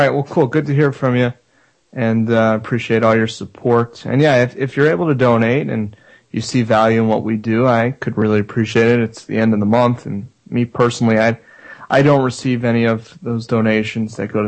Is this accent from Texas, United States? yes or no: no; Florida, United States; from Florida.